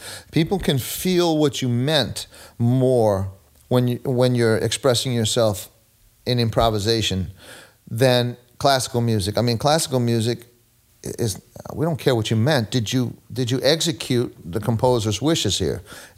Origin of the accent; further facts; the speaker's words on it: New Orleans, Louisiana, United States; Space is very important, and especially growing up in New Orleans.